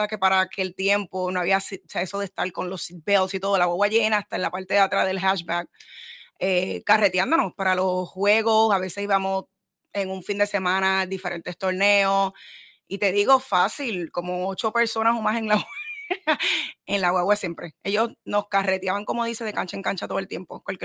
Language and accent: Spanish; Carolina, Puerto Rico; Sí, yo soy puertorriqueña del pueblo de Carolina.